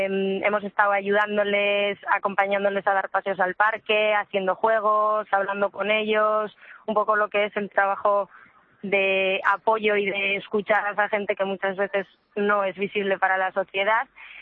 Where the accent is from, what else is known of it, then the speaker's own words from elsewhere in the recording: Bilbao, Basque Country, Spain; Estamos en Ceuta ahora mismo, venimos de Bilbao, de diferentes zonas, barrios y pueblos de cerca de Bilbao